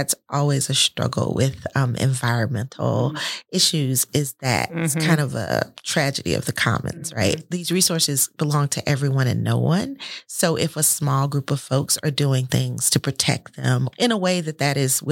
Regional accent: Alabama, United States; And I'm from Alabama. I'm a Black woman from Alabama. I know what people feel about agriculture.

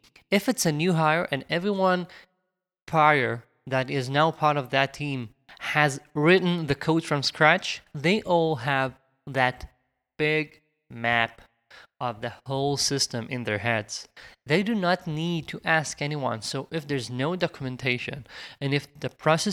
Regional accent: Israel; accent: Israeli; English is a second language; You can hear that I have my Israeli accent

